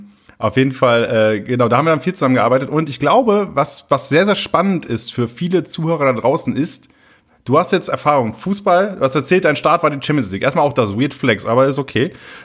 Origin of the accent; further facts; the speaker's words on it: Oldenburg, Lower Saxony, Germany; weil Oldenburg ist halt so meine Heimat, ne?